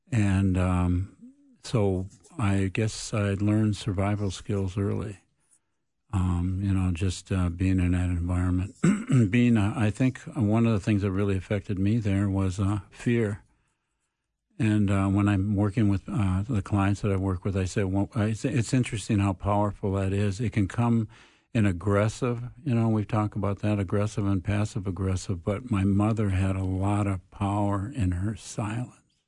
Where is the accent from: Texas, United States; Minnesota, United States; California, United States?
Minnesota, United States; Minneapolis; also born or lived in Mahnomen; I've been working in South Minneapolis, and that's basically where I was growing up. I was born in Manoman, Minnesota. If anybody knows where that is, it's about 30 miles north of Detroit Lakes.